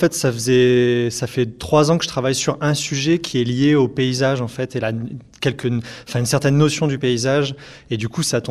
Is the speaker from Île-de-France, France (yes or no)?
no; Grenoble, Auvergne-Rhône-Alpes, France; je suis originaire de Grenoble, en fait, donc j'ai pas mal évolué en région Rhône-Alpes et pas mal évolué autour de la montagne et depuis longtemps.